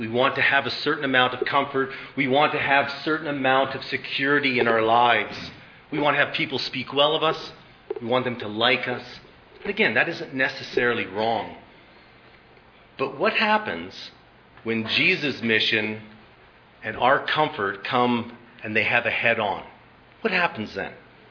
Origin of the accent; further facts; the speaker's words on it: Red Deer, Alberta, Canada; She lived in Edmonton. I was from Red Deer.